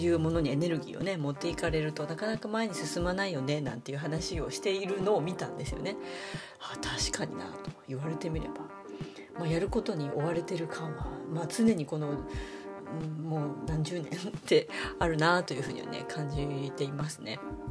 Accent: Asahikawa, Hokkaido, Japan; now in Nanae, Japan; 旭川は、出身なんですけども、一応北海道の真ん中で、

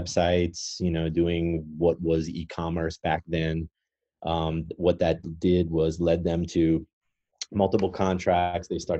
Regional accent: New Orleans, Louisiana, United States; I'm actually from New Orleans, so I started working in the New Orleans area for a consulting company

